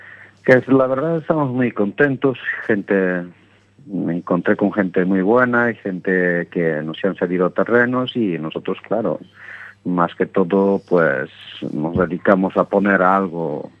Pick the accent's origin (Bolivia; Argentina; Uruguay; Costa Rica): Bolivia; now in Galicia, Spain; yo soy de Bolivia, entonces pues venimos aquí y sabemos a cultivar todos los productos que se pueden cultivar y pues nada, aquí en Galicia es muy acogedor